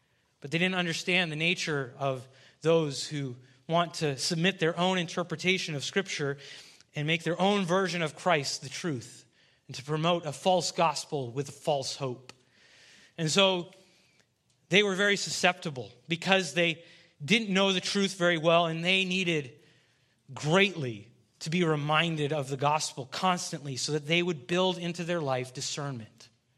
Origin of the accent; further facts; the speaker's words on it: Russia; As many of you know, I grew up in Russia as a missionary kid